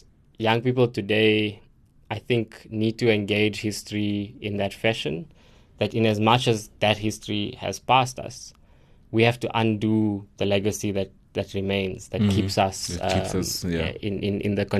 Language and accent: English; Lenasia, Gauteng, South Africa; I come from Lenasia.